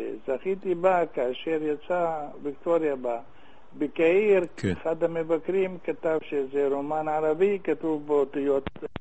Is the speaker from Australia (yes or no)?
no; Iraq; now in Israel; יהודי ממוצע עיראקי יושב בקרב